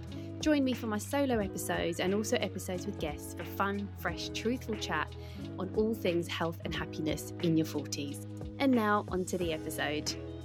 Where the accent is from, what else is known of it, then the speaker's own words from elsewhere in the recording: Wembley, London, United Kingdom; So I'm from Wembley in Northwest London, and I'm born to an Irish mum and an Italian dad. And I currently live in Southwest London with my long-term partner, Mark. I've been here for about 12 years now.